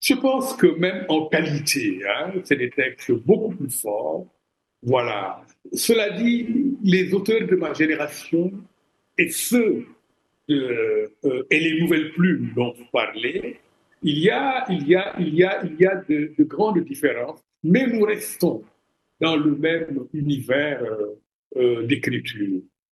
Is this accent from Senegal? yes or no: yes; Senegal; Moi-même, je suis sénégalais, j'écris en Wolof.